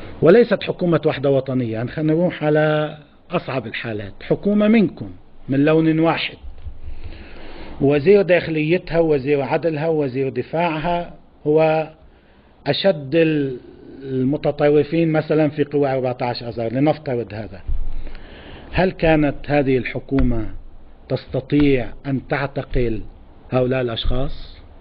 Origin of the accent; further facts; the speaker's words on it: Lebanon; بدهم يشتغلوا فينا كلبنانيين